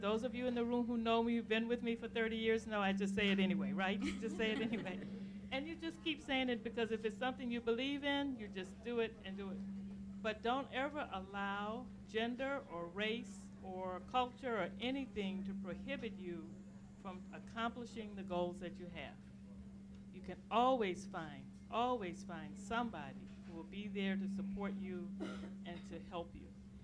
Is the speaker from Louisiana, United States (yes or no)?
yes; Louisiana, United States; A lot of you know I grew up in Louisiana, and I tell the story all the time that even though Brown versus Board of Education passed in 1954, unfortunately the town I grew up in didn't hear about it until 1969.